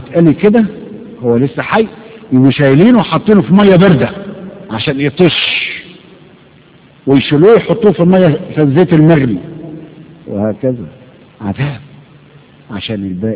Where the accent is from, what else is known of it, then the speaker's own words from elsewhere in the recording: Egypt; ده عندنا في مصر لما كانوا بيرشوا الشوارع بالزفت